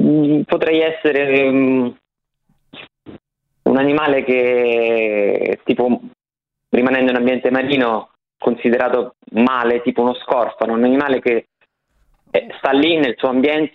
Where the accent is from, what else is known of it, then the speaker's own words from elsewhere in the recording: Rome, Lazio, Italy; Roma è piena di pappagalli, io sono di Roma